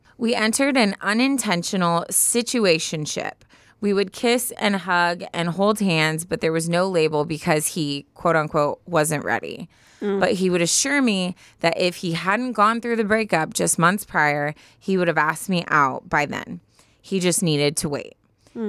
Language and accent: English; Oregon, United States; as he had heard I was from Oregon and he was from California.